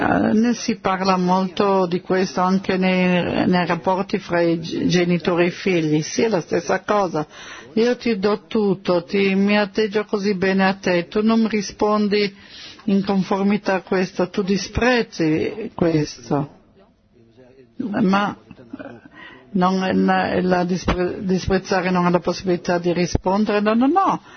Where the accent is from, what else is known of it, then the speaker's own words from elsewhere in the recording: the south, Israel; Vengo dal sud di Israele, ho 19 anni, ho ricevuto un'educazione del tutto laica